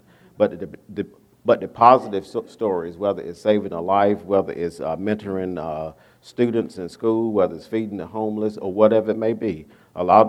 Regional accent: Wilson, North Carolina, United States; You know, I'm from Eastern North Carolina, Wilson, North Carolina.

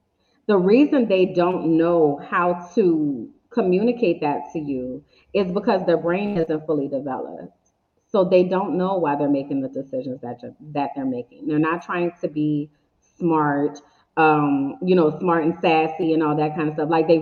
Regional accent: New Orleans, Louisiana, United States; So I grew up in New Orleans, and we didn't have like yellow school buses.

